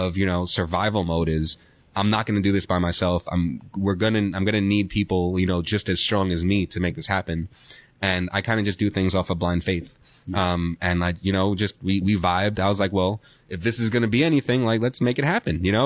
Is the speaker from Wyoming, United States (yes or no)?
no; New York, United States; He's from the Bay Area. I was from New York.